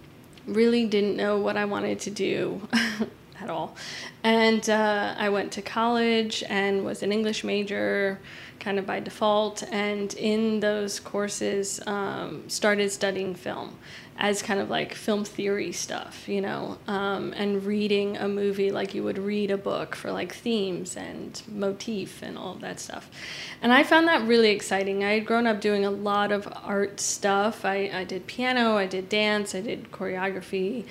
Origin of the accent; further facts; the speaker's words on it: Washington, District of Columbia, United States; realized that my hometown, D.C., was a fairly large production city